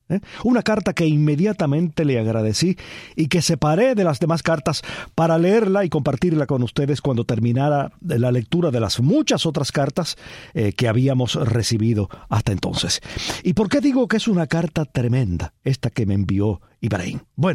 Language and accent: Spanish; Cuba; Un título que a mí, como cubano, me entristece.